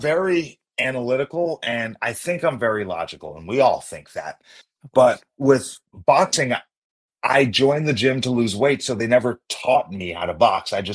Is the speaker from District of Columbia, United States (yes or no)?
no; Uniondale, New York, United States; I grew up in Long Island, New York, in Uniondale.